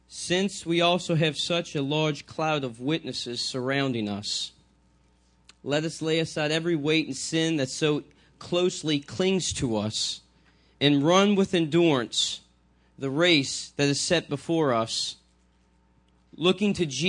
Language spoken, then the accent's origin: English; New Orleans, Louisiana, United States; now in Picayune, Mississippi, United States; But I grew up in New Orleans. I'm from New Orleans, so the New Orleans area, actually Shelmet. I'm a Shelmatian.